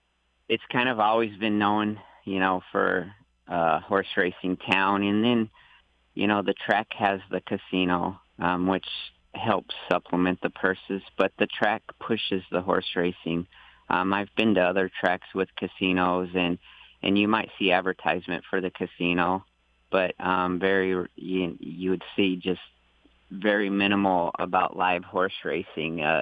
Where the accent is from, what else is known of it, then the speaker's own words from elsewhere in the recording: Omaha, Nebraska, United States; I grew up in Omaha, Nebraska, and friends of ours owned racehorses and kind of put the bug in my head.